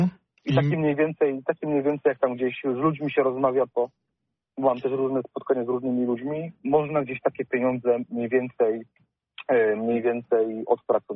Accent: Poznań, Greater Poland Voivodeship, Poland; Ja jestem tutaj z Poznania

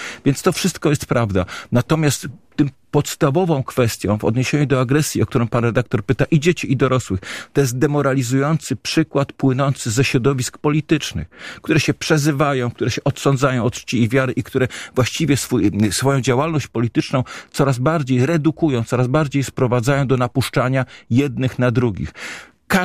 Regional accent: Poznań, Greater Poland Voivodeship, Poland; Wie pan, ja jestem z Dolnego Łazarza.

